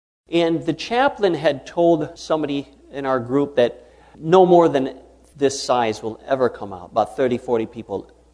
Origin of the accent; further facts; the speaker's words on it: Michigan, United States; I'm here from Michigan with my wife, Melody.